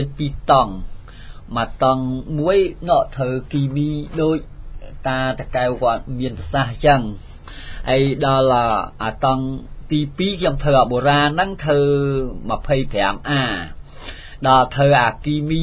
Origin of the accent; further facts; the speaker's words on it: Damnak Chakrom, Kampot, Cambodia; ខ្ញុំមកពីសហគមន៍នៅមកពីភូមិដំណាក់ចក្រមឃុំឆ្នាយចិត្តស្រុកជុំគរីខេត្តកពត